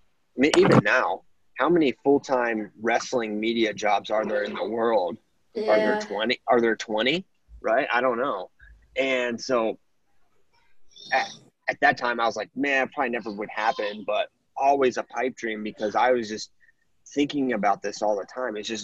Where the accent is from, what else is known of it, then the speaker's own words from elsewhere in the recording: Virginia, United States; Okay, so, like, I'm not from Northern Virginia. I'm from the Shenandoah Valley, which is, like, there's not a lot of good wrestling there.